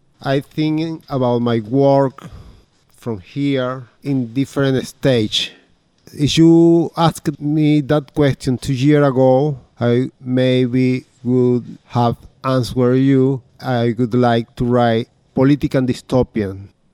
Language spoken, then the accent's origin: English; Caracas, Capital District, Venezuela; English is a second language; moved away as an adult; now in Pittsburgh, United States; from Caracas, Venezuela. I've been here from 2010 until now. I'm a writer. I write poetry and short stories and novels. I've been living here in Pittsburgh from 2012.